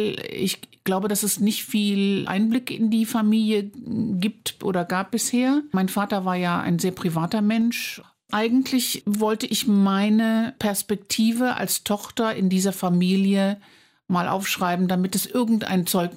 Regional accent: Cologne, North Rhine-Westphalia, Germany; Es ist meine Heimat immer noch. Also ich spüre eine starke Verbindung zu der Stadt

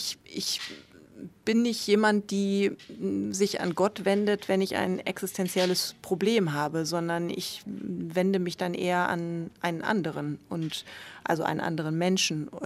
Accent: Münster, North Rhine-Westphalia, Germany; ich komme aus Münster, einer sehr katholischen Gegend.

